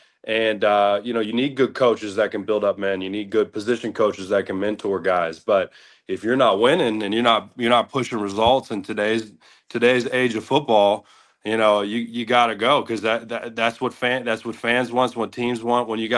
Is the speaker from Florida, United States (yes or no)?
yes; Tampa, Florida, United States; I'm from the Tampa area originally.